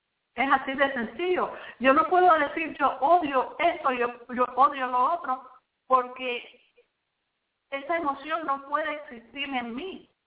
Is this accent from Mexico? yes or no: no; New York, United States; now in Florida, United States; Mira, yo vengo de Nueva York, donde ahí hay una mezcla de gente. Y allá en realidad no es ese racismo que hay aquí. Yo estoy en la Florida.